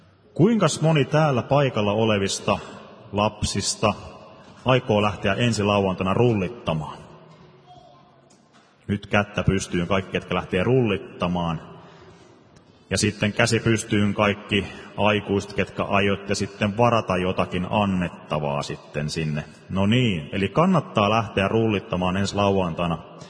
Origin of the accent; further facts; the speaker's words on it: Nurmijärvi, Uusimaa, Finland; now in South Ostrobothnia, Finland; Silloin kun minä olin lapsi, asuin tuolla etelässä Nurmijärvellä